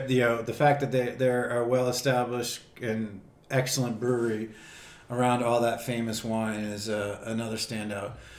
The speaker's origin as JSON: {"language": "English", "region": "East Coast", "country": "United States", "said": "because I'm from the East Coast, I didn't want to drink a lot."}